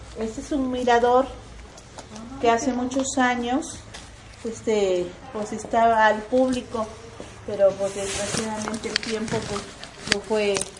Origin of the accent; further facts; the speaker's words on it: Acoatepec, Mexico; Allá hay un fragmento que también es de Acoatepec, que es mi tierra